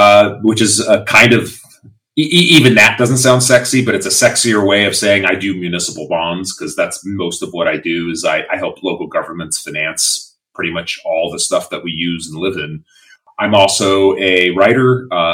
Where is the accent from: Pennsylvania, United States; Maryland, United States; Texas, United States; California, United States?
California, United States; And we are both from North Orange County, which is awesome. I understand you're also from the Buena Park, Fullerton area, which is where I grew up.